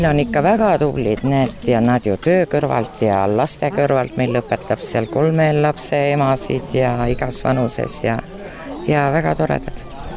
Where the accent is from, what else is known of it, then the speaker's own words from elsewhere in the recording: Saare County, Estonia; eks ma olen ikka põline saarlane nii ema kui isa poolt.